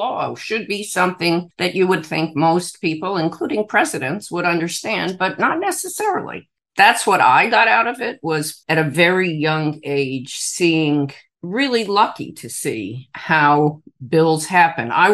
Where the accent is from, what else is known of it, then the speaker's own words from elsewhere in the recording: Miami Beach, Florida, United States; now in California, United States; I grew up in Miami Beach, Florida, went to Beach High. I'm one of those people who grew up there and then left and moved to California eventually, and my family stayed there, but I went across the country.